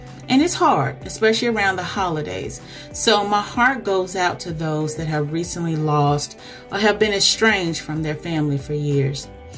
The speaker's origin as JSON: {"language": "English", "region": "Arkansas", "country": "United States", "said": "So I'm originally from Arkansas, so that's what we call it there, all right? I know y'all call it stuffing someplace else, but it's dressing in Arkansas."}